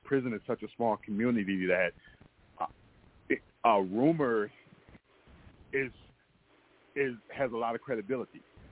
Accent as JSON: {"language": "English", "town": "Oakland", "region": "California", "country": "United States", "said": "I'm from the Bay Area, California, Oakland, California, and so that's why I did a lot of my time."}